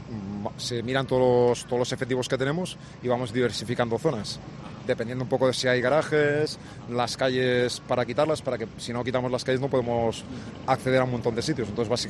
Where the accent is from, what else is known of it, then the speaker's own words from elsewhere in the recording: Barcelona, Catalonia, Spain; Bueno, yo trabajo en dos hermanas, pero soy de Barcelona.